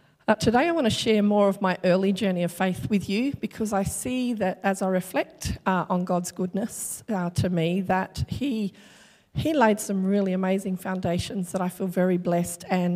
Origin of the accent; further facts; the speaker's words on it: Perth, Western Australia, Australia; I was born and raised in Perth, WA, with no Christian upbringing whatsoever.